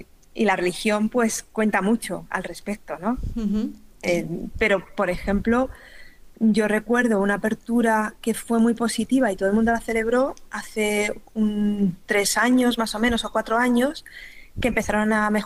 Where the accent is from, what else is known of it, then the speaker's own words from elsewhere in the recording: Boadilla del Monte, Community of Madrid, Spain; Pues yo soy de Madrid.